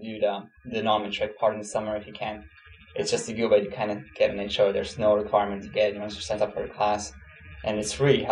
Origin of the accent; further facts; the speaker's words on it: Switzerland; English is a second language; moved away; I was born and raised in Switzerland, but I moved here the first time in 2000, so about 5 years ago, and then again in 2003, so Europe.